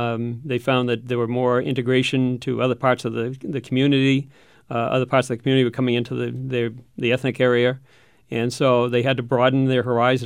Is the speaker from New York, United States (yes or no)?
no; Laconia, New Hampshire, United States; Well, before that, I grew up in Laconia.